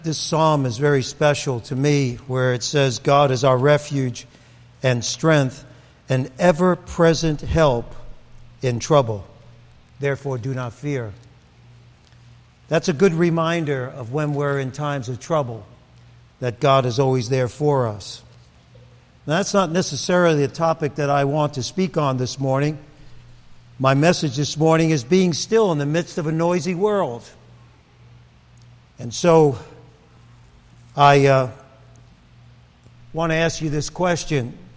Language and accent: English; Brooklyn, New York, United States; I thought people, when I grew up in Brooklyn, after midnight, they went to bed.